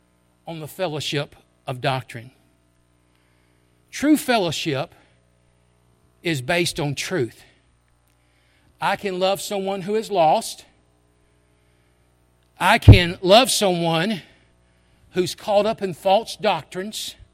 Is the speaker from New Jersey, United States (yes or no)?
no; Memphis, Tennessee, United States; I came from Memphis. It's a big city. I like a big city.